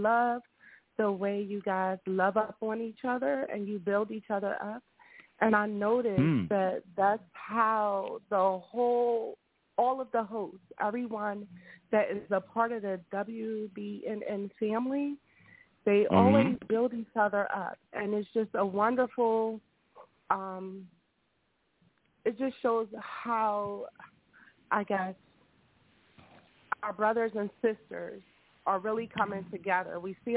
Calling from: Philadelphia, Pennsylvania, United States; I'm calling from Philadelphia.

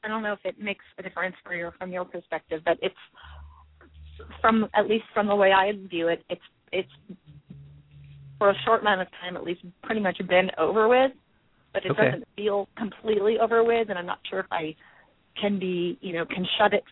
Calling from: Los Gatos, California, United States; Los Gatos, California.

